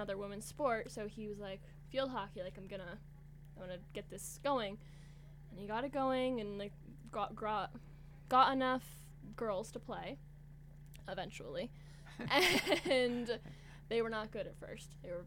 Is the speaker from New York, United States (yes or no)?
no; Belfast, Maine, United States; So I'm from Belfast, Maine, a town on the coast, pretty big tourist town. And went to high school there, grew up there my whole life.